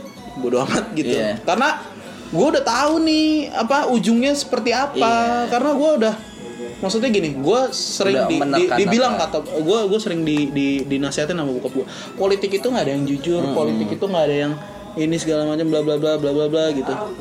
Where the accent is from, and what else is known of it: Tasikmalaya, West Java, Indonesia; born or raised there; now in Jakarta, Indonesia